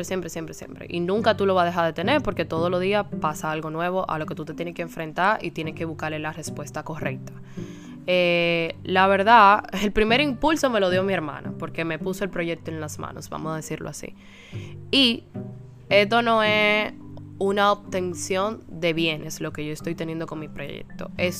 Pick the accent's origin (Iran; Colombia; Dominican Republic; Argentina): Dominican Republic; Yo soy dominicana hasta la tambora.